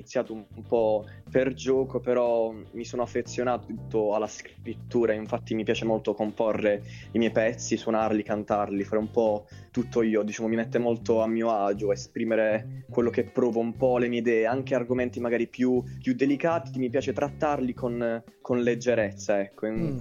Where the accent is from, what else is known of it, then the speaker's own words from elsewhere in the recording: Trani, Apulia, Italy; O di Trani, in Puglia.